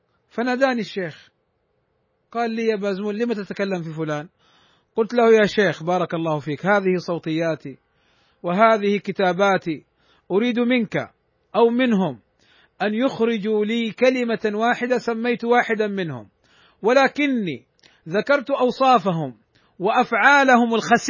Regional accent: Saudi Arabia; عندنا في المملكة العربية السعودية

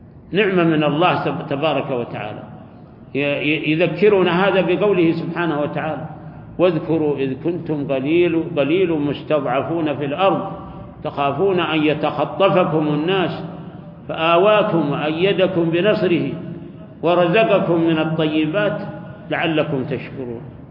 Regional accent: Saudi Arabia; نحن بارك الله فيكم في بلادنا السعودية

